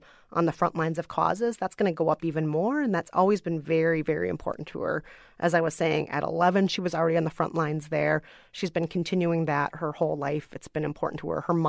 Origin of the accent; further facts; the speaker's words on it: United States; And I am an American woman of color.